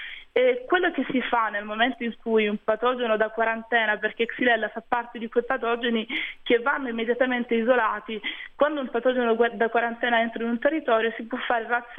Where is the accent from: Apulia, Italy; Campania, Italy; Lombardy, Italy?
Apulia, Italy; come giornalista e come salentina